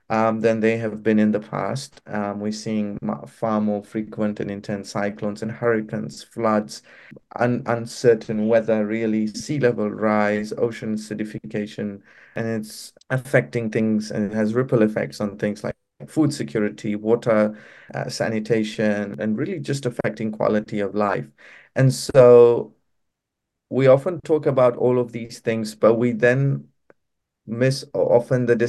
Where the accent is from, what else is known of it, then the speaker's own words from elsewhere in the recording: Suva, Fiji; I am from Fiji. I live in Suva, the capital.